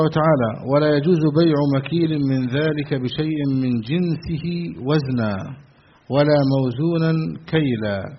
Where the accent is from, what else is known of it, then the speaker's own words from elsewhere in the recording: Egypt; ما يسمى بالعيدية في بلادنا مصر